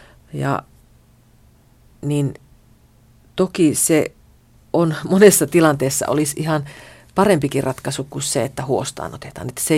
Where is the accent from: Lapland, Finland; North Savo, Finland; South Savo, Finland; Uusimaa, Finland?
Lapland, Finland; sen aikoinaan jo lapsena Kemijokivarressa oppi tuntemaan